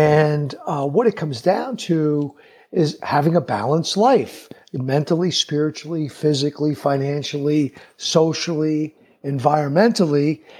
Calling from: Prescott, Arizona, United States; I'm calling in from Prescott, Arizona. It's called Prescott, but the local folk call it Prescott. And we're in northern Arizona, and it is absolutely beautiful here.

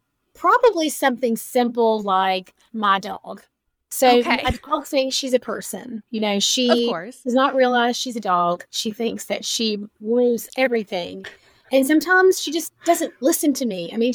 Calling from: High Point, North Carolina, United States; I am in High Point, North Carolina.

